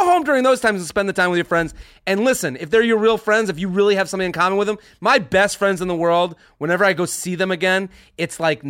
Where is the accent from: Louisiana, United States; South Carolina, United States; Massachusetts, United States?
Massachusetts, United States; Boston; I went to Penn State and I'm from Boston.